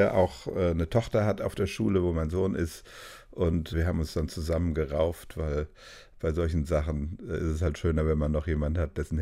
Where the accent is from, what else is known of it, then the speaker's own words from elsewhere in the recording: Rhineland, Germany; ich bin Rheinländer und wir verkleiden uns ja zu Karneval ganz gerne